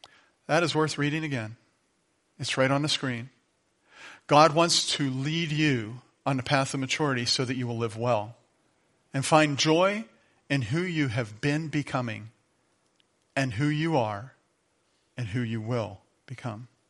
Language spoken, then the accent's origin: English; Brookville, United States; he heard that I was from Brookville